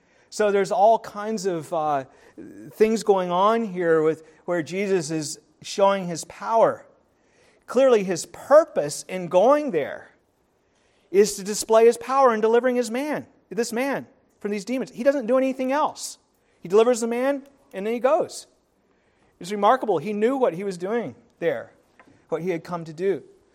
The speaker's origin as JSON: {"language": "English", "town": "Timberlea", "region": "Nova Scotia", "country": "Canada", "said": "Like if I'm talking to someone out in British Columbia, I'll tell them I'm from Halifax. But if I'm talking to someone around here, I'll tell them I'm from Timberley."}